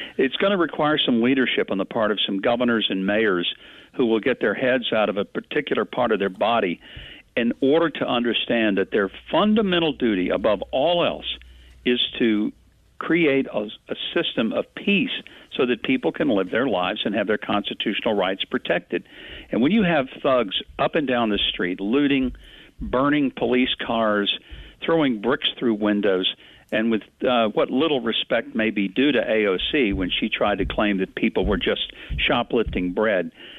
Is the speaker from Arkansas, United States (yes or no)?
yes; Arkansas, United States; since I grew up in Arkansas